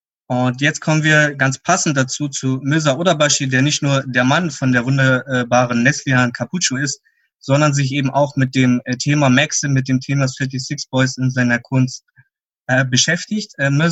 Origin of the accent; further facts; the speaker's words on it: East Germany, Germany; born there; die Ossis, zu denen ich ja auch gehöre, ich bin ja auch in der DDR geboren